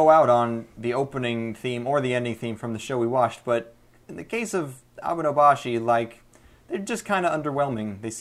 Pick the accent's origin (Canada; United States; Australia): Canada; Because we're Canadian, we're not British anymore.